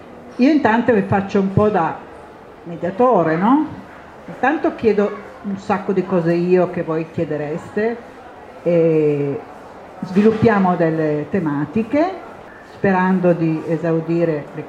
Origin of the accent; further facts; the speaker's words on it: Turin, Piedmont, Italy; Tanto perché sono una torinese